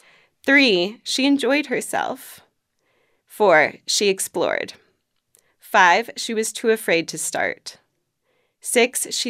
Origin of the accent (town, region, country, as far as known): Seattle, Washington, United States; born or raised there